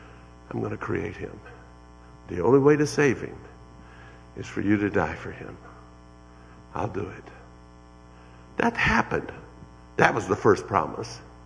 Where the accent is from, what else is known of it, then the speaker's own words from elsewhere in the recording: Brady, Texas, United States; born there; I was born in Brady, Texas.